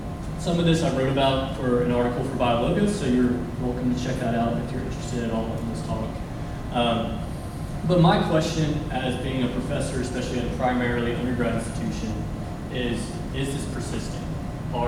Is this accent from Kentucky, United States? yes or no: no; Alabama, United States; So I was raised in Alabama, so squarely deep south. I don't have much of an accent. I think a couple words you might hear twang.